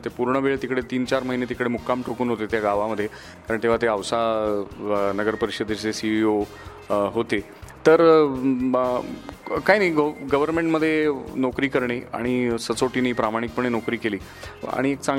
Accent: Paranda, Maharashtra, India; born there; मला माझा जन्म परांडा नावाच्या गावात झाला, जिथे माझ्या वडिलांची बदली झाली होती.

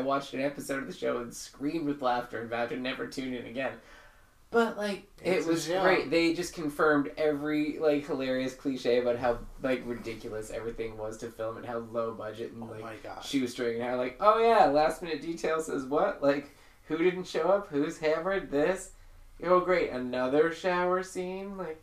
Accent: Nova Scotia, Canada; when I tell them I'm from Nova Scotia.

